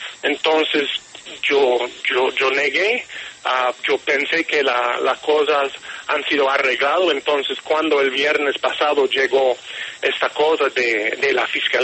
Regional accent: United Kingdom; Spanish is a second language; Yo soy un periodista privilegiado en el sentido que soy británico.

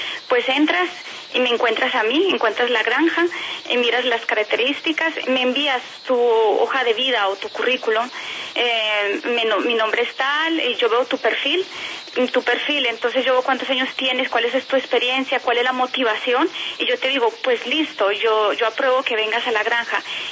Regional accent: Betania, Antioquia, Colombia; Yo nací en un pueblito en Hispania, cerca de Andes, Betania, bueno, en Medellín, a 3 horas de Medellín.

